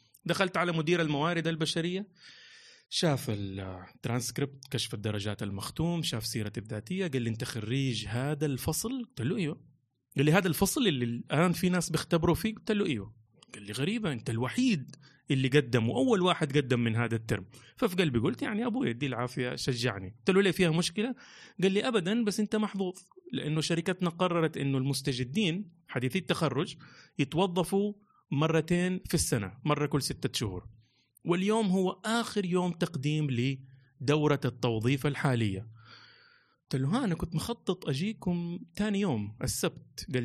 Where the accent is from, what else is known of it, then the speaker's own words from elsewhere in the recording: Jeddah, Makkah Province, Saudi Arabia; فرجعت إلى مدينتي، مدينة جدة، يوم الثلاثاء